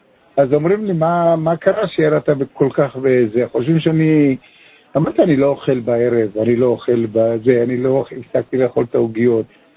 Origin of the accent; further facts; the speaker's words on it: Haifa, Haifa District, Israel; כן, חיפה. אני מחיפה, מהצפון.